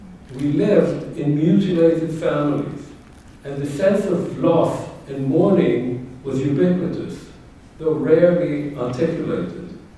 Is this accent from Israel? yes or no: yes; Israel; I was born and raised in Israel. A member, as was mentioned, of the first generation that came into the world following the state's creation.